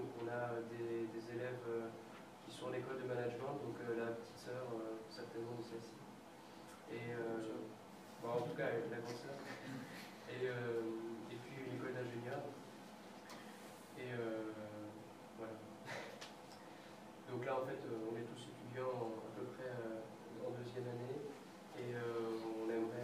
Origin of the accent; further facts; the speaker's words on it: Lyon, Auvergne-Rhône-Alpes, France; je viens de Lyon, voilà.